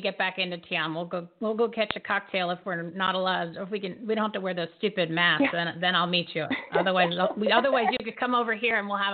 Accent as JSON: {"language": "English", "town": "Bridgewater", "region": "New Jersey", "country": "United States", "tie": "born or raised there", "said": "I grew up in Bridgewater. So North"}